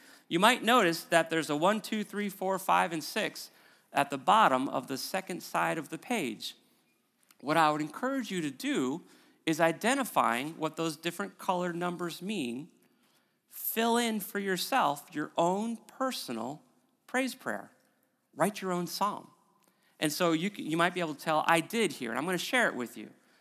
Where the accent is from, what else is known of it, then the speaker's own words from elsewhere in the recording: Preston, North West England, United Kingdom; I'm a stranger in my own hometown. I'm from Preston, but I haven't been here in a long time.